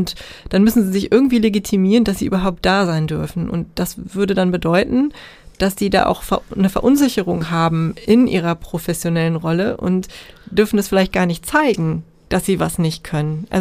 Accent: Germany

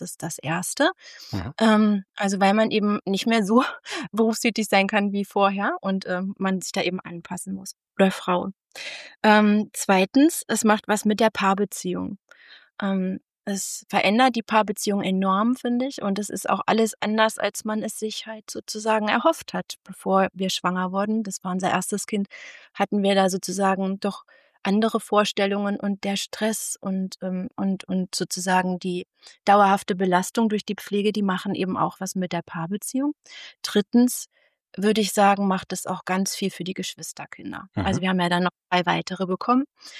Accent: Thuringia, Germany; ich habe schon die meiste Zeit meines Lebens in Thüringen, meiner Kindheit in Thüringen gelebt.

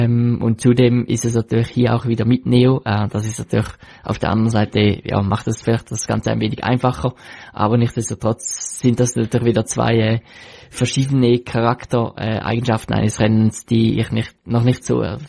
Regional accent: Switzerland; als Schweizer meistens nicht so eine Herausforderung

